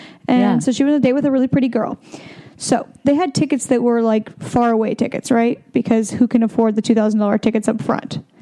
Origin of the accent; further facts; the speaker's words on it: Oregon, United States; now in Los Angeles, United States; Yeah. Well, yeah. We grew up together in Oregon.